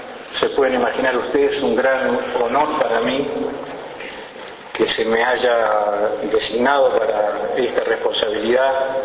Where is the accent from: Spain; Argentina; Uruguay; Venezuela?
Uruguay